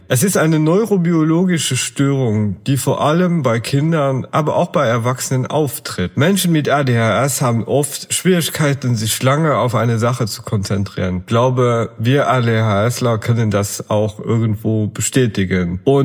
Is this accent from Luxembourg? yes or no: yes; Luxembourg; moved away as an adult; ich komme ja ursprünglich aus Luxemburg, habe über 30 Jahre da gelebt und naja, irgendwie die Liebe und die Arbeit hat halt dafür gesorgt, dass ich irgendwo hier oben geblieben bin.